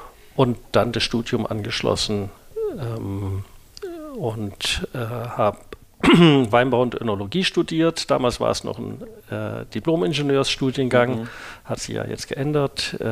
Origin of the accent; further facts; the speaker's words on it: Heilbronn, Baden-Württemberg, Germany; dass ich kein Ur-Rheingauer bin. Ich bin eigentlich Schwabe, bin in Heilbronn geboren, dort groß geworden, noch zur Schule gegangen, Abitur gemacht, bin aber in einem weinbaulichen oder weinbauähnlichen Betrieb groß geworden.